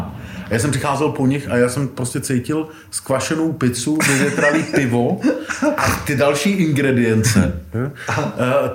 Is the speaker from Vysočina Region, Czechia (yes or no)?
no; Brno, South Moravian Region, Czechia; Já jsem jako rodilý Brňák a jezdím tam